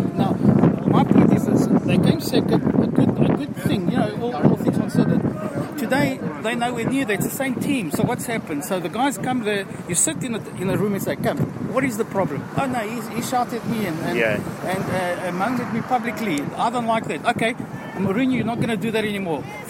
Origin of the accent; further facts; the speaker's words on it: South Africa; moved away as an adult; now in Reading, United Kingdom; I'm from Reading, originally from South Africa. I've been here 15 years now.